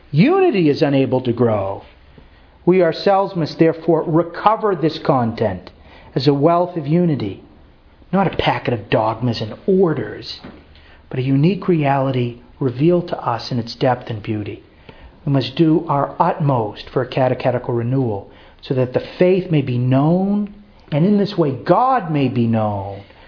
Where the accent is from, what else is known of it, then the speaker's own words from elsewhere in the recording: Fall River, Massachusetts, United States; Where are you from, Bob? Cleveland. I'm from Fall River.